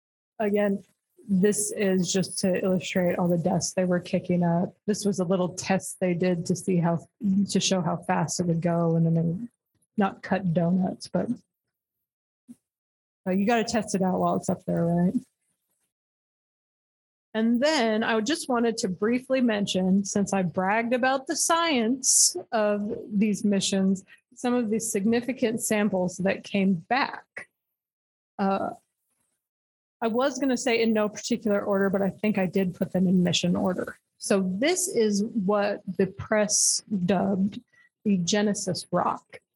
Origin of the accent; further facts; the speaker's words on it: United States; I'm going to tell you in miles per hour because I'm an American and that's how I get.